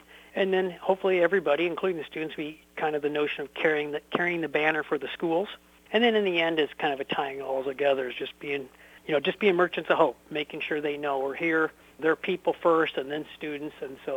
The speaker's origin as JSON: {"language": "English", "town": "Davenport", "region": "Iowa", "country": "United States", "tie": "born or raised there", "said": "When I was growing up, I was always really, truly fascinated by the great teachers I had. I grew up in the Davenport Community School District, and just really touched."}